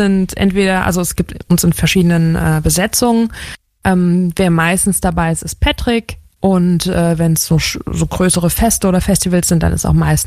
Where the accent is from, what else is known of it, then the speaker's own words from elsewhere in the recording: Diez, Rhineland-Palatinate, Germany; now in Mainz, Germany; Genau, ich wohne in Mainz. Und das nenne ich auch meine Heimatstadt und ich bin in Dietz bei Limburg an der Lahn aufgewachsen und auch das ist genau an der Grenze von Rheinland-Pfalz.